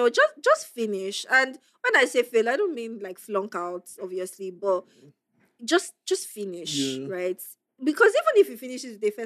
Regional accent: Mushin, Lagos, Nigeria; Because I was born in Mushi. I grew up in Mushi.

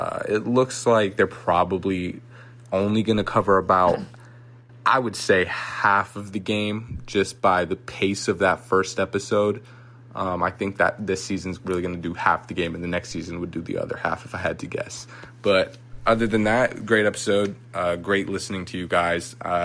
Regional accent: St Thomas, U.S. Virgin Islands; I'm from St. Thomas in the Virgin Islands.

